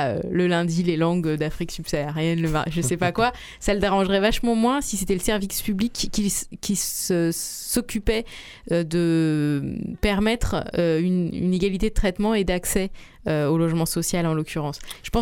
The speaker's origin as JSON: {"language": "French", "town": "Aubervilliers", "region": "Île-de-France", "country": "France", "tie": "born or raised there", "said": "Tu sais que je suis native d'Aubervilliers, s'il te plaît."}